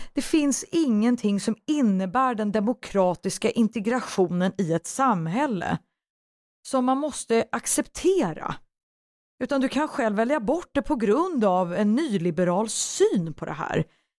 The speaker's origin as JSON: {"language": "Swedish", "country": "Sweden", "tie": "born or raised there", "said": "Jag menar, vad ska jag, jag är född här."}